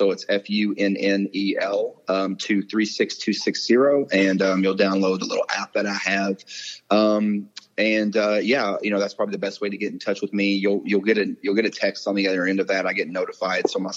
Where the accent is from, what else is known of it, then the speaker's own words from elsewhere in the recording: Kentucky, United States; Like, I'm begging him, like I said, because I'm from Kentucky. I have VAs or have veterans in my family that I want to get to Alex.